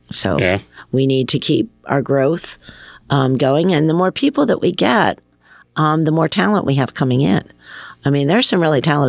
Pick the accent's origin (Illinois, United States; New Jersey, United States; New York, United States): Illinois, United States; Chicago; also born or lived in Philadelphia; But I was born and bred in Chicago and Philadelphia, so I'm used to the city.